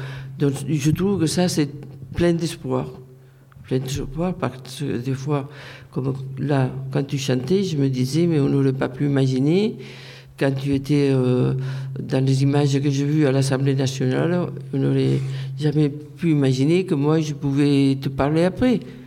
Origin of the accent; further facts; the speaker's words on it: Spain; first language Catalan; French is a second language; now in France; quitter une langue, même deux, j'en ai quitté, puisque ma langue maternelle, c'est le catalan, que je l'écris, je le parle couramment, et quitter son pays, ses parents, les amis, tout le contexte culturel